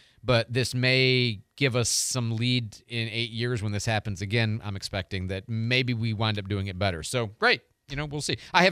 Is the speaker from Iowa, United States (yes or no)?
no; Illinois, United States; I grew up in Northern Illinois, and Dad made those all the time.